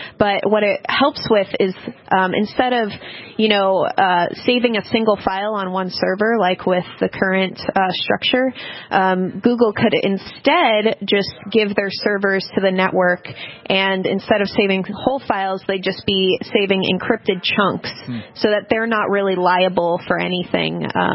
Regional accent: Massachusetts, United States; now in San Francisco, United States; I'm actually from Massachusetts and recently moved to San Francisco just for a change.

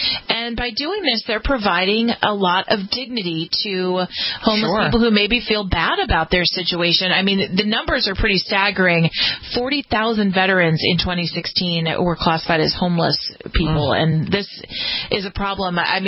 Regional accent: California, United States; especially in California, my home state

